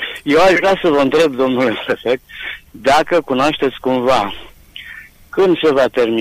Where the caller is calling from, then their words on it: Reșița, Caraș-Severin, Romania; din Reșița.